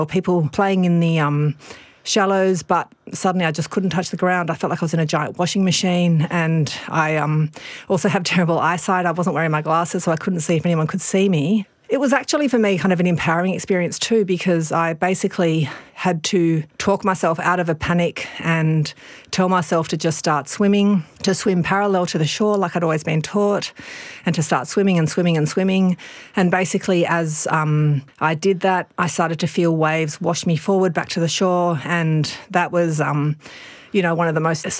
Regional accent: Melbourne, Victoria, Australia; we're from Melbourne. The weather in Melbourne is, you know, pretty grey and horrible

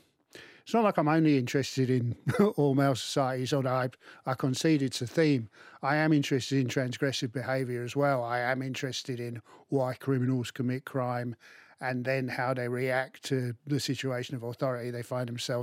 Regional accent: Aldershot, South East England, United Kingdom; also born or lived in Leeds; I didn't really grow up in Leeds. I was born in Leeds. I grew up in a place called Aldershot, which is a garrison town in the southeast of England.

